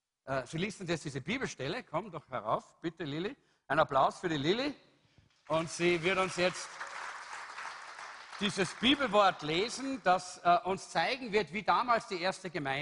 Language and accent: German; Salzburg, Austria; now in Vienna, Austria; Ich bin aus Salzburg, da ist es noch ein übliches Wort.